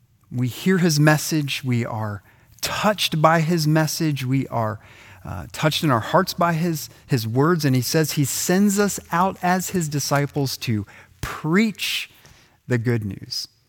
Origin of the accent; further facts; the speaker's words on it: Ohio, United States; I got to have my special coffee blend ordered from my hometown in Ohio.